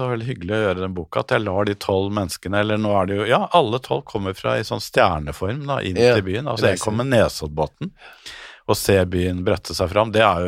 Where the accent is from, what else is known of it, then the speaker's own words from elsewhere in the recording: Oslo, Norway; born there; jeg er født på Grorud